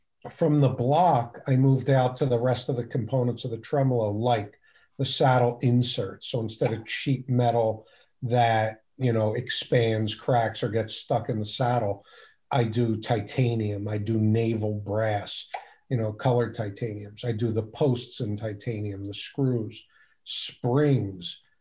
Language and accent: English; Philadelphia, Pennsylvania, United States; also born or lived in Abington; I grew up in Northeast Philadelphia.